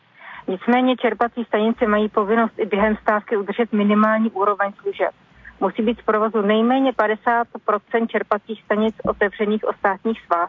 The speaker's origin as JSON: {"language": "Czech", "town": "Milan", "region": "Lombardy", "country": "Italy", "said": "Ano, já jsem z Milána"}